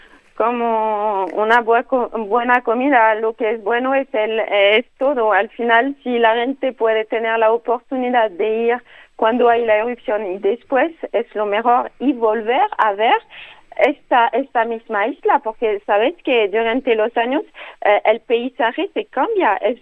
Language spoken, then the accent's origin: Spanish; France; now in Barcelona, Spain; Yo soy francesa, pero me encuentro en Barcelona, donde hay la sede de la fundación.